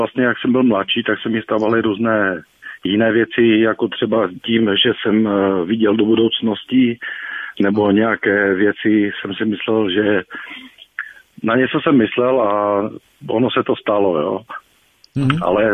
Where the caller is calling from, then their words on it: Ostrava, Moravian-Silesian Region, Czechia; Já bych měl takový dotaz, jsem posluchač z Ostravy.